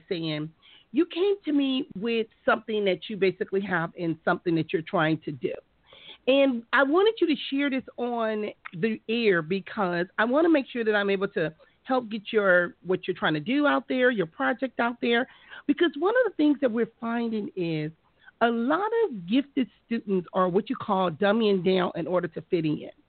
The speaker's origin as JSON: {"language": "English", "town": "Compton", "region": "California", "country": "United States", "tie": "born or raised there", "said": "even though we grew up in Compton, that we could still compete with other students all over the world and all over the state of California."}